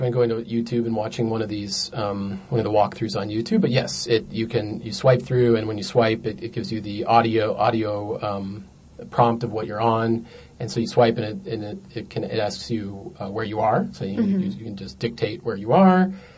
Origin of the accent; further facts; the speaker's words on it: Boulder, Colorado, United States; I'm from Boulder